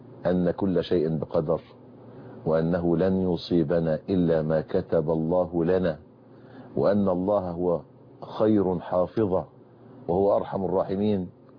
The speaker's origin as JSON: {"language": "Arabic", "country": "Egypt", "said": "العرف عندنا في مصر ما يقتضي ان الزوج لا يقدم مهرا"}